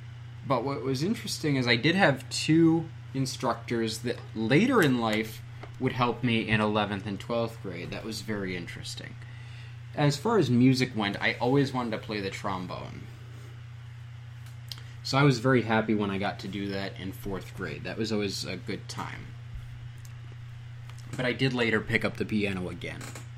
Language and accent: English; New York, United States; born there; So, I was born in County of Monroe. That was the hospital. So that was the nearest hospital. There was either that or you went all the way to Ira Davenport and Bath.